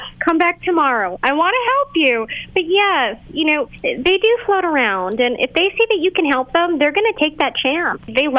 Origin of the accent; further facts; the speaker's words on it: Boston, Massachusetts, United States; So I'm from Boston, Massachusetts.